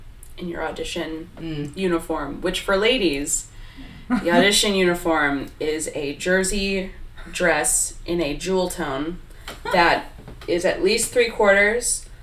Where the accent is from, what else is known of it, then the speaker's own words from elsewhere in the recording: Wisconsin, United States; I'm from Wisconsin, so I'm, like, languishing currently.